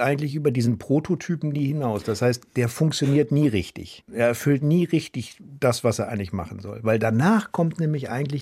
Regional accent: Germany; als Deutscher denkt man ja beim Motorradfahren, Motorrad ist eine geile Sache, wenn das Wetter schön ist, wenn es nicht regnet. So, damit wachsen wir auf

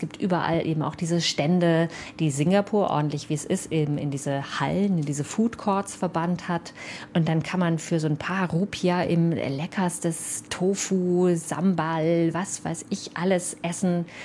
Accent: Rhineland, Germany; So wie wir das oft tun, gerade als Rheinländer.

